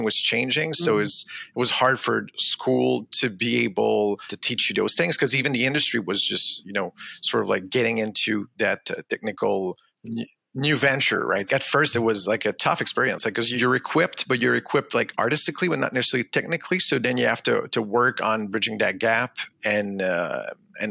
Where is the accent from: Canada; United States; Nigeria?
Canada; Drummondville, Quebec; now in Montreal, Canada; So I'm from the countryside. So I'm from Drummondville, which is like an hour away from Montreal. So I was not like in a urban area